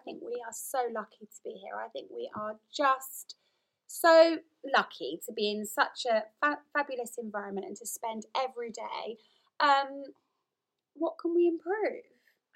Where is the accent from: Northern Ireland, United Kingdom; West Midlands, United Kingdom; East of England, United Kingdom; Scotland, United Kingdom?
East of England, United Kingdom; Brookmans Park; I grew up in Brookmans Park, which is not far from here at all